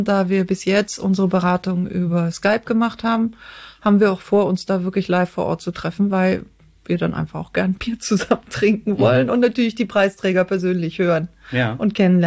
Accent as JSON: {"language": "German", "town": "Cologne", "region": "North Rhine-Westphalia", "country": "Germany", "tie": "born there", "said": "Mein Vater war aus Bayern und meine Mutter aus Berlin. Ich glaube, das hat sich so ein bisschen ausgelöscht mit der Sprache. Ja, ich bin vom Herzen Kölnerin"}